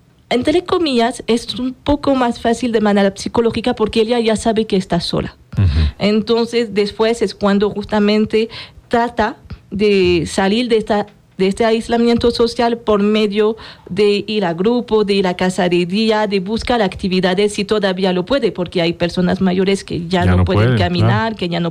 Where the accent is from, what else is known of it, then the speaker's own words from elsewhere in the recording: France; Y en mi país, en Francia, cuando se habla de las familias mexicanas